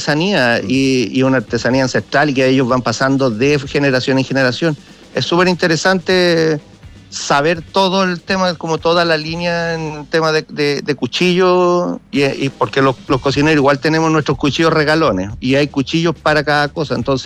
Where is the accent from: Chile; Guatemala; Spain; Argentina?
Chile; Valparaíso; Optimista, como porteño. Y invitar a la gente a que venga a Valparaíso.